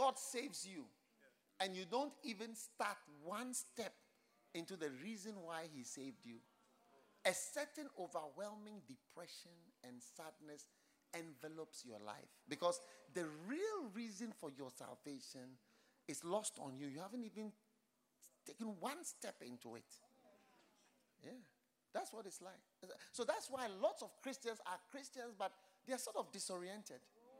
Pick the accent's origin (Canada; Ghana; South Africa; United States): Ghana; I mean in other countries, but I'm from Ghana